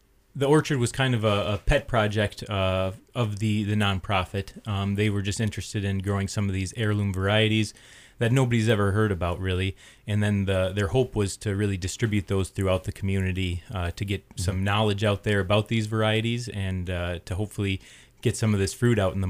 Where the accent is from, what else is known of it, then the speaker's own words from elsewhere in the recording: Wisconsin, United States; Well, I'm originally from Wisconsin, went to school in Minneapolis